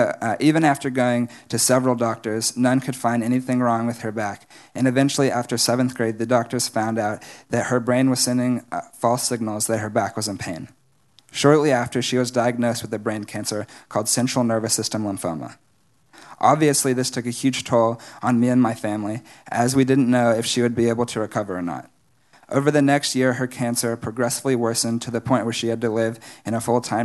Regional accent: Dallas, Texas, United States; I was born on August 14, 1999, in Dallas, into a solid Christian family where I have grown up going to Watermark since I can remember.

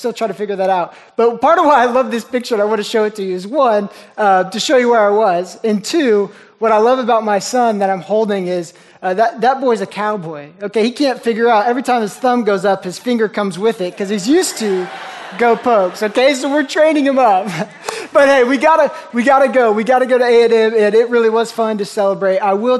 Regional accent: Oklahoma, United States; moved away as an adult; now in Texas, United States; I grew up in Oklahoma, for those I don't know, and I moved to Texas about 5 years ago.

